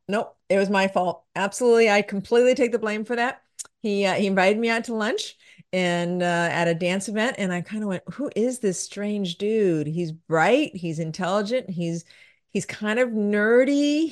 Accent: San Gabriel, California, United States; I grew up in San Gabriel, like I just mentioned, and we used to have third degree smog alerts.

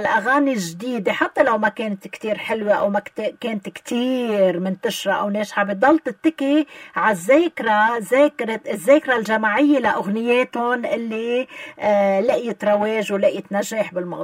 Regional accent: Lebanon; نحن كشعب لبناني وشعب عربي

